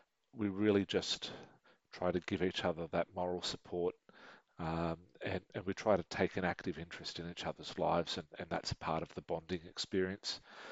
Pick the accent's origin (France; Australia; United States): Australia; Sydney, New South Wales; I was born in Western Sydney. I've always lived in Western Sydney.